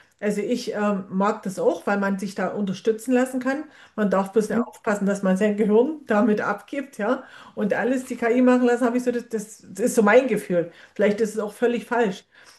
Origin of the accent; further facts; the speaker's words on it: East Germany, Germany; ich stamme zum Beispiel aus der DDR. Wir hatten früher noch nicht immer ein Telefon